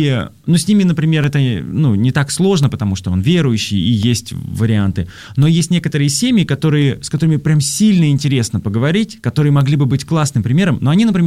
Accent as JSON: {"language": "Russian", "town": "Novokuznetsk", "region": "Kemerovo Oblast", "country": "Russia", "said": "Юля родом из Новосибирска, и я рядышком из Новокузнецка."}